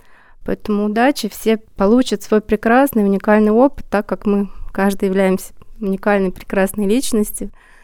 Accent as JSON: {"language": "Russian", "region": "Moscow", "country": "Russia", "said": "я из Москвы."}